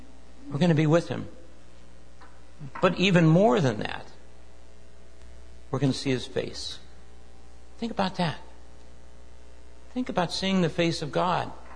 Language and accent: English; Los Angeles, California, United States; when I was younger, we grew up in Los Angeles, not very far from Dodger Stadium